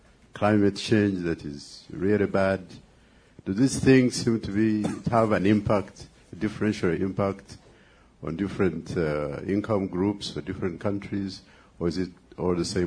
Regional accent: Uganda; I'm from Uganda.

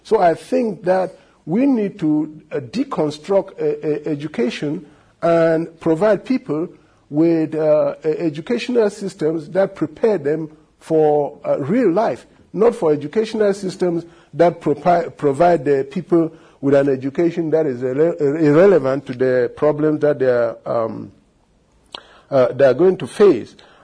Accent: Cameroon; And when I was growing up in Cameroon, it was considered an insult for someone to try to educate people in their local language.

